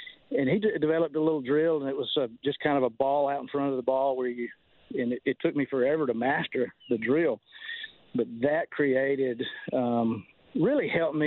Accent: Griffin, Georgia, United States; I'm from Griffin, Georgia, and played my high school sports there, and played at the University of Georgia

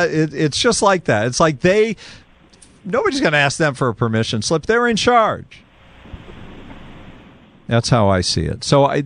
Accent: Lexington, Massachusetts, United States; Like, I grew up in Lexington, Massachusetts, the birthplace of American liberty.

